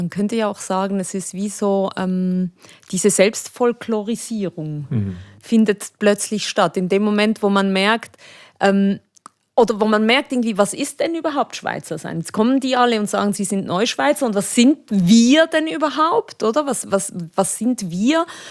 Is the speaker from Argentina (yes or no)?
no; Spain; Aber es war als Spanierin, wenn du irgendwo diese Töne gehört hast, dann ging es gleich los.